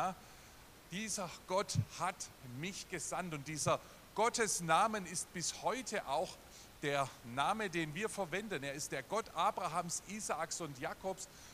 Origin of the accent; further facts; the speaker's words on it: Baden-Württemberg, Germany; accent: Swabian; Ich bin ein Schwabe, das hört man ein bisschen am Dialekt.